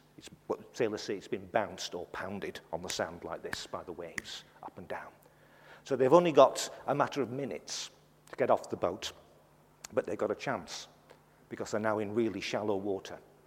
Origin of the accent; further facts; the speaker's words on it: Fleetwood, North West England, United Kingdom; I grew up in Fleetwood. Just down the road is Blackpool, which you may know better.